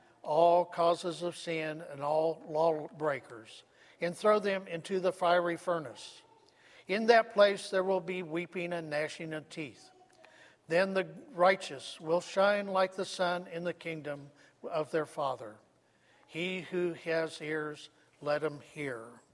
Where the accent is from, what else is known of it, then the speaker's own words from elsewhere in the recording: Manhattan, Kansas, United States; I grew up in Manhattan, Kansas, on a farm.